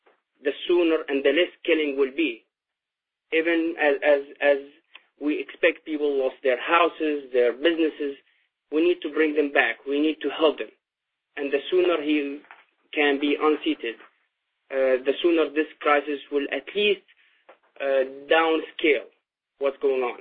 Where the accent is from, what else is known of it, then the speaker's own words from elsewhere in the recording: Homs, Homs Governorate, Syria; English is a second language; I'm from Homs. If you tell me any street, I know what's going on there. I know the names exactly.